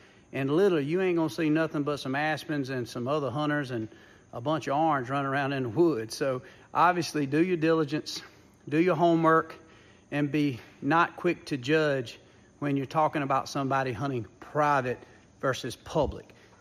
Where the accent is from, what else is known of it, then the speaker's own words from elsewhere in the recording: Georgia, United States; by the time you think about me growing up in Georgia